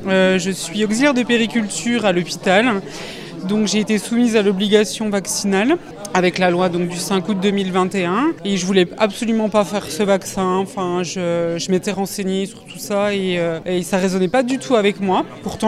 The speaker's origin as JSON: {"language": "French", "town": "Besançon", "region": "Bourgogne-Franche-Comté", "country": "France", "said": "Et je viens de Besançon."}